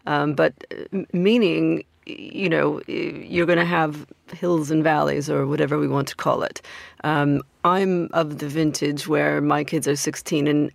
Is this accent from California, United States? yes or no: yes; California, United States; now in United Kingdom; as a Californian that has a lot in common with the Swiss style ballot initiative.